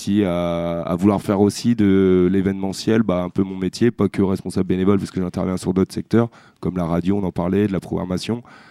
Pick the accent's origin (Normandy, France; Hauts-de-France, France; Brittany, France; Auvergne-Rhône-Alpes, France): Hauts-de-France, France; Lille; Je viens de Lille à l'origine